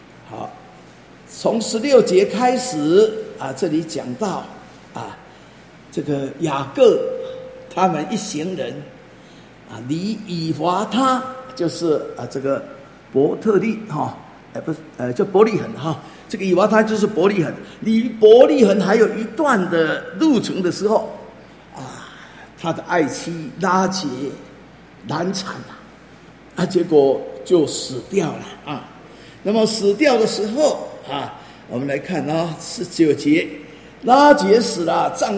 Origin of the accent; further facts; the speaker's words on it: Taiwan; 这个是我们台湾人是这样子啊